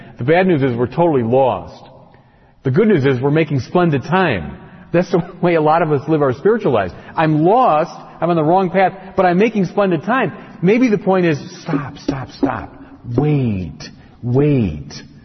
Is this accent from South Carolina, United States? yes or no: no; Chicago, Illinois, United States; I'm a Chicagoan.